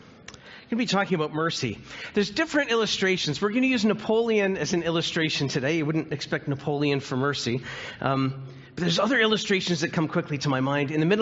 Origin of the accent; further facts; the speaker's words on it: Scarborough, Ontario, Canada; I'm from Scarborough, so this is Toronto and Ottawa.